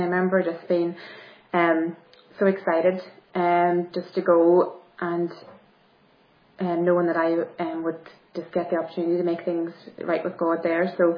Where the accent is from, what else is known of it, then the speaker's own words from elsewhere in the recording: Ulster, Ireland; So I'm from Monaghan originally